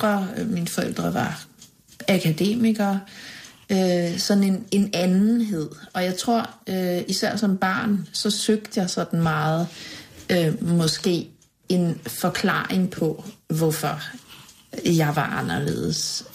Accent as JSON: {"language": "Danish", "town": "Haderslev", "region": "Region of Southern Denmark", "country": "Denmark", "tie": "born or raised there", "accent": "South Jutlandic", "said": "Jeg voksede op i Haderslev, hvor mine forældre flyttede hen med mig, da jeg var 4. Og i Haderslev taler man sønderjysk"}